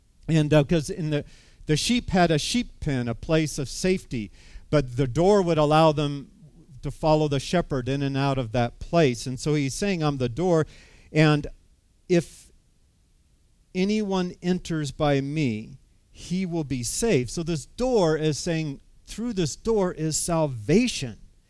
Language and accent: English; California, United States; now in Wisconsin, United States; And so growing up in California, because we have so much nice weather like we have today in Wisconsin, we'd go to a lot of drive-in movies.